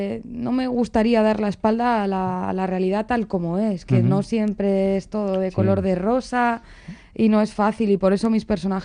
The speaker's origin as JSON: {"language": "Spanish", "town": "Llodio", "region": "Basque Country", "country": "Spain", "tie": "born or raised there", "said": "Se quedaban además pueblos como mi pueblo, Llodio, desiertos, porque todo el mundo se iba al pueblo donde fuera"}